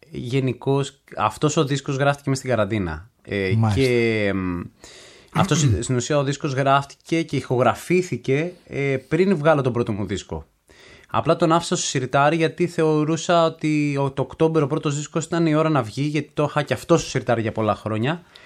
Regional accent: Athens, Attica, Greece; όλα τα χρόνια μεγάλωσα εδώ στην Αθήνα. Ναι. Και 5 χρόνια έλειψα.

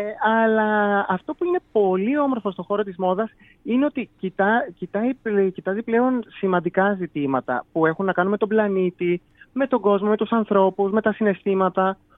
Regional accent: Athens, Attica, Greece; moved away as an adult; now in Kalamata, Greece; Από την Αθήνα έφυγα. Καλαμάτα ήταν το πόσο καταγωγής. Εγώ γεννήθηκα, μεγάλωσα στην Αθήνα. Και 19 χρονών έφυγα και για τις σπουδές τις πανεπιστημιακές, όπως είπα, για το πανεπιστήμιο στην Καλαμάτα.

